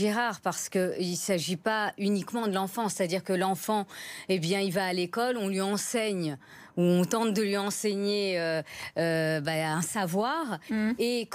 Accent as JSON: {"language": "French", "country": "France", "said": "je suis française de confession musulmane."}